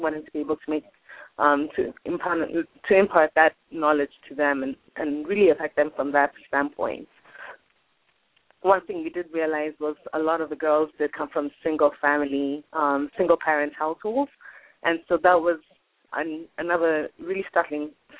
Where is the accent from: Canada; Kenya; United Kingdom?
Kenya; So I'm from Kenya originally, which is on the east coast of Africa